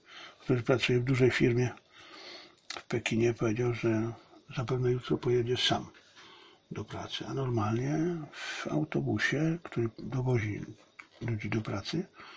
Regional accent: China; now in Poland; Ponieważ jestem Chińczykiem, dla mnie to wszystko, co się dzieje na ulicach chińskich miast i w chińskich wsiach, jest po prostu dla mnie być może nawet ważniejsze niż to, co jest w Polsce

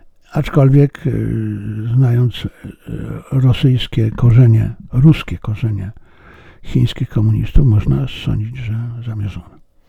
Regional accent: China; Natomiast ja jestem Chińczykiem i ja widzę, co zostało skrzenione, a co zostało zrobione bardzo pozytywnie.

